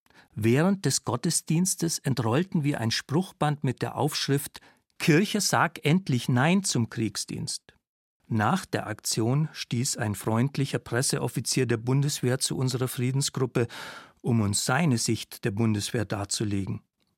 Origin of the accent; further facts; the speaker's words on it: Nördlingen, Bavaria, Germany; habe ich im November 1985 in meiner Heimatstadt Nördlingen demonstriert